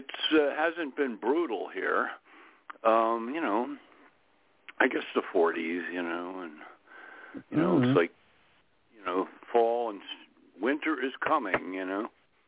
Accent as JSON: {"language": "English", "region": "Florida", "country": "United States", "said": "And I figured, I'm from Florida, right?"}